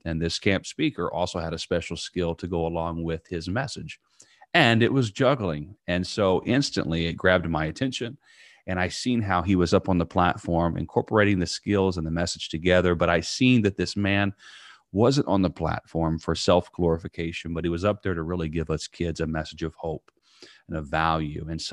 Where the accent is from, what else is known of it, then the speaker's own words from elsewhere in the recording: Princeton, Indiana, United States; It was actually Vincennes, Indiana, which is maybe a 30-minute drive from my hometown, Princeton, Indiana.